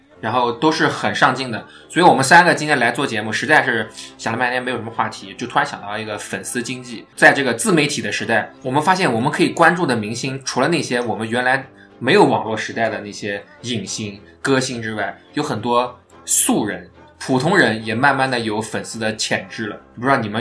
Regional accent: Toronto, Ontario, Canada; 你是斜桌，换个姿势看世界。

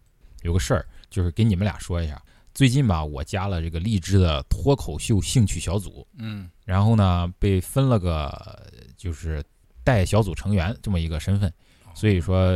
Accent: China; 我想作为一个中国人啊，你想打游戏啊，我还认真的在这儿出去抓，我就感觉浑身不自在

